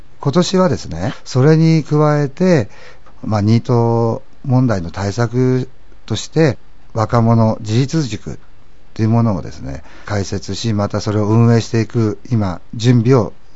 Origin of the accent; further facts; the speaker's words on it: Chofu, Tokyo, Japan; 私は調布生まれで調布で育ってるんでね、調布の中で何かをこう発信していけるようなねことをしていきたいなと。